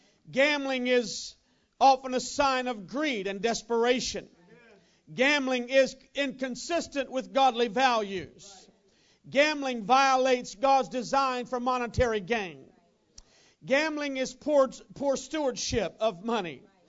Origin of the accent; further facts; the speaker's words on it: Louisiana, United States; JB was a man in my hometown in Louisiana.